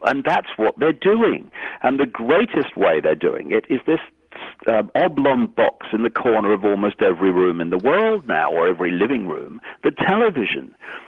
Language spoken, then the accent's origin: English; Leicester, East Midlands, United Kingdom; born there; I was born in Leicester, England, I'm English and all this stuff